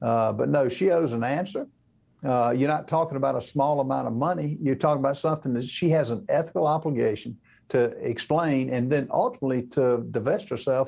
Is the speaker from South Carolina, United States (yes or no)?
yes; South Carolina, United States; They have a plant in Greenville, South Carolina, which is in my home state of South Carolina